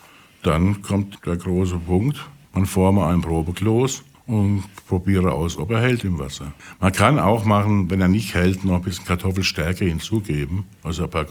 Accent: Pirmasens, Rhineland-Palatinate, Germany; Ich komme ja aus der Pfalz, ne? Aus Pirmasens.

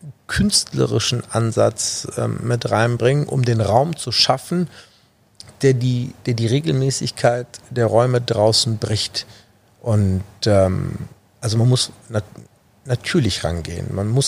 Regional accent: Düsseldorf, North Rhine-Westphalia, Germany; Vor allen Dingen, weil es meine Heimat ist. Und das ist auch der Grund, warum ich mich auf Düsseldorf aktuell beschränke

